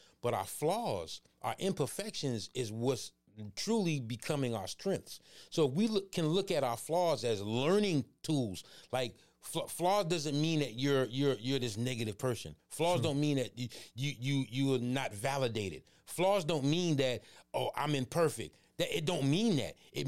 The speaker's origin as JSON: {"language": "English", "region": "New York", "country": "United States", "said": "I'm from New York and my wife is from Atlanta."}